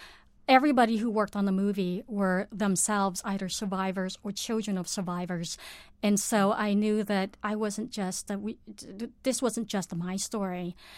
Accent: Cambodia; I think as a child growing up in Cambodia, you live very much in your body.

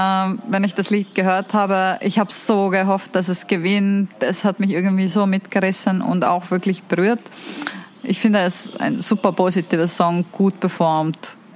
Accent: Tartu, Tartu County, Estonia; born there; German is a second language; der Town Tartu, wo ich geboren bin. Da gibt es den ältesten Universität

